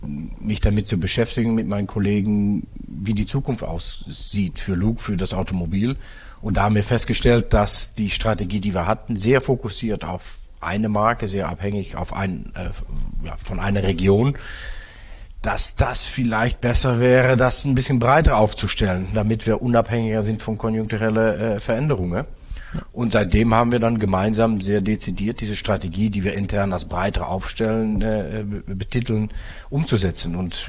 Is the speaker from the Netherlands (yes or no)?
yes; Netherlands; born there; German is a second language; gebürtige Niederländer